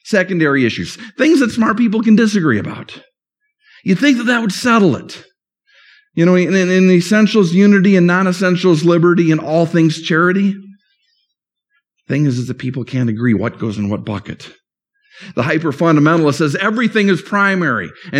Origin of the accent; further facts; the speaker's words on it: St. Paul, Minnesota, United States; Evangelical Free Church, based up in my hometown in St. Paul